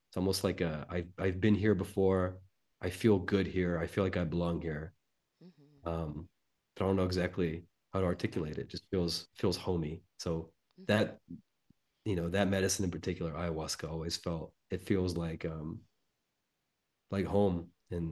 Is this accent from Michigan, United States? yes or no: no; North Carolina, United States; now in Tepoztlan, Mexico; But this little small magical town that I'm living at in Mexico felt more like home than the place where I grew up in North Carolina, strangely.